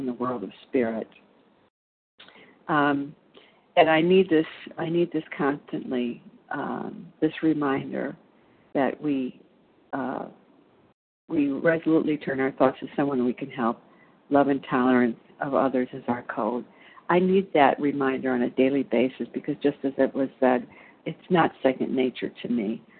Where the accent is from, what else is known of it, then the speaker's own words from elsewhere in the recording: Illinois, United States; I'm from Illinois.